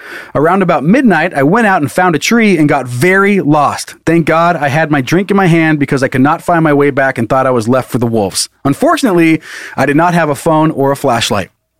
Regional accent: Midwest, United States; I'm from the Midwest, and we take float trips and camping trips very seriously.

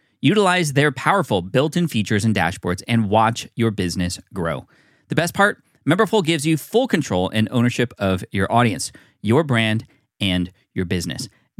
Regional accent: San Diego, California, United States; and I am from San Diego, and I'm a big Chargers fan

